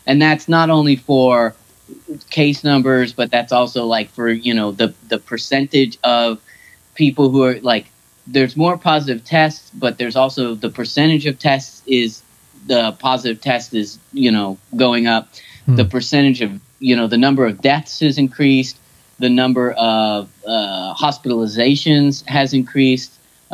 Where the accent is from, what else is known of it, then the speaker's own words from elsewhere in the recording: Kingsburg, California, United States; I grew up in Kingsburg, and every year they had it again too.